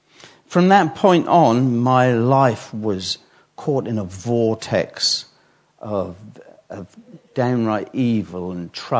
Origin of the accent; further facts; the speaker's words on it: Harwich, East of England, United Kingdom; I'm originally from Harwich in Essex.